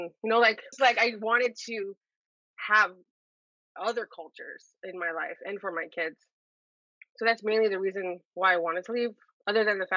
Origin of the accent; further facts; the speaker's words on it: Santa Maria, California, United States; but also like even having kids and growing up in Santa Maria, I was like, I got to get my kids out of here just to experience more.